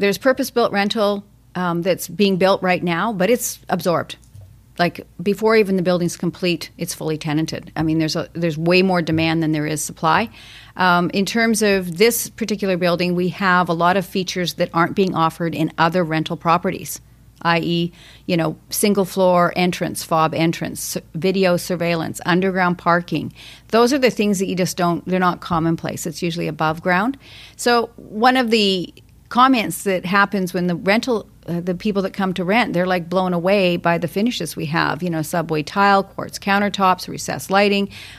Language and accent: English; Calgary, Alberta, Canada; now in Vancouver, Canada; I came from Calgary. I came out here, and it happened to be sunny weather for 10 days